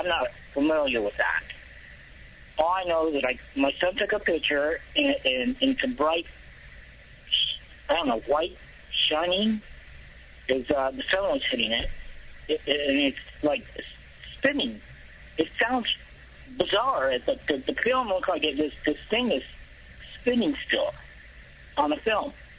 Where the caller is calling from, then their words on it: San Diego, California, United States; San Diego.